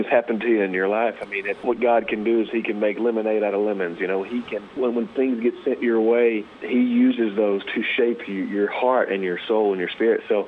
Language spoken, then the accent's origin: English; Texas, United States; I grew up in Texas where I still live, and I grew up with five brothers